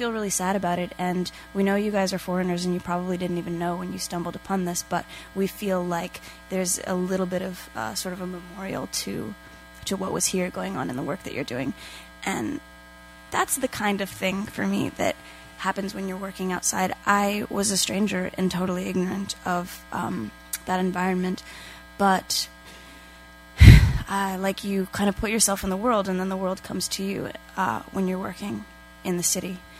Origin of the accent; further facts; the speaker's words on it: Florida, United States; I'm from Florida, and I grew up near the ocean